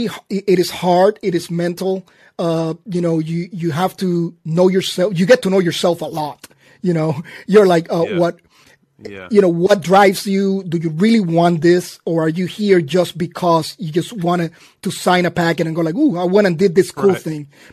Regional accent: Puerto Rico; I grew up in Puerto Rico, was born and raised there.

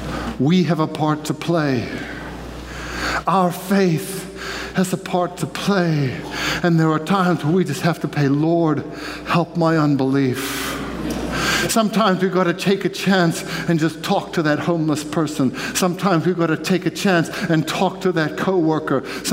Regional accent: South Africa; I had a couple of friends when I grew up in South Africa

